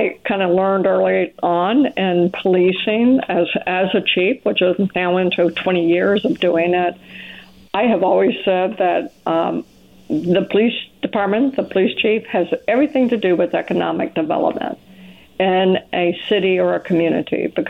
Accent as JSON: {"language": "English", "region": "the South", "country": "United States", "tie": "born or raised there", "said": "Southerners, I was raised in the South, but not in New Orleans."}